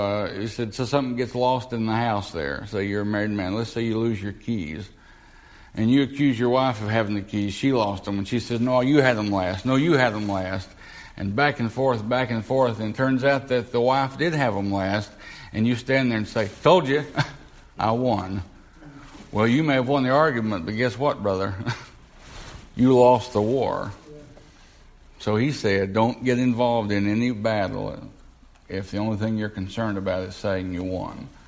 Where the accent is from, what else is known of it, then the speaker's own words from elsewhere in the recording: Tennessee, United States; You know, down in the South and in my home state of Tennessee, I forget the number, but an overwhelming number of Baptist churches were overtaken by the Church of Christ.